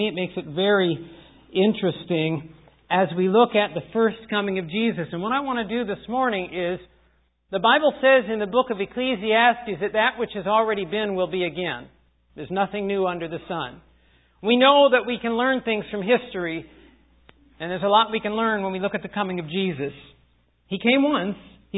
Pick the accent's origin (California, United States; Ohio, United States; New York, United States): Ohio, United States; Mount Vernon; And I grew up in Mount Vernon, Ohio, and I remember many Christmases.